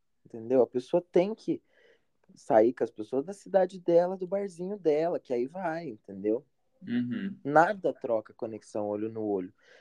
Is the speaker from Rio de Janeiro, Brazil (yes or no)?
no; Minas Gerais, Brazil; accent: mineiro caipira; Tem o sotaque mineiro meu, no caso, é o sotaque mineiro caipira, que é o sotaque do sul de Minas e do Triângulo.